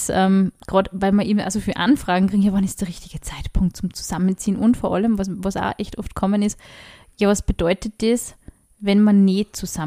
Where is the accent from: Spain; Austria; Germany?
Austria; Upper Austria; ich bin aus Oberösterreich